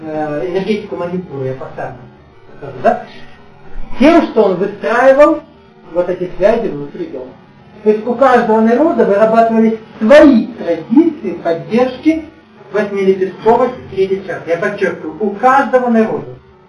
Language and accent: Russian; Siberia, Russia; born there; я институт закончил на юге, я родился в Сибири.